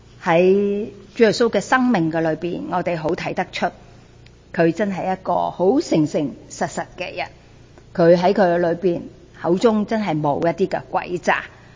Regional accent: China; 我哋中国人最紧要呢样嘢啊，

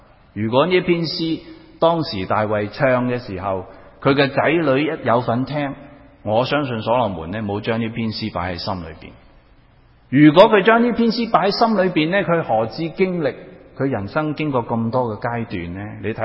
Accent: Hong Kong; 这个心态是我初初由香港移民过来的时候的心态。我在香港的时候住了太多年的高层大厦了。

